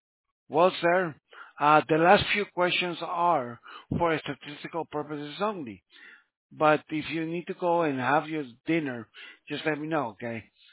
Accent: California, United States; No. I'm from California.

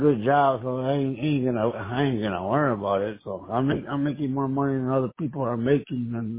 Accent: Texas, United States; now in Minnesota, United States; And then I'm from Texas. I'm going back to Texas. I don't got nothing, no DWIs in that state, and that's where I'm from.

